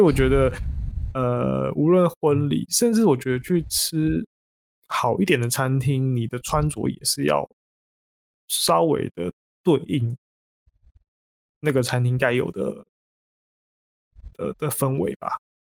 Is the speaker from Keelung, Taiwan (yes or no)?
yes; Keelung, Taiwan; 我是基隆那边的。